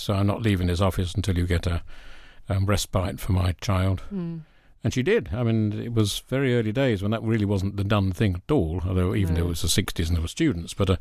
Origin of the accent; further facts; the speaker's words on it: London, United Kingdom; born there; accent: none; I was born in North London and moved all over the country since, as I've got no accent at all because it's all been levelled off, if you like.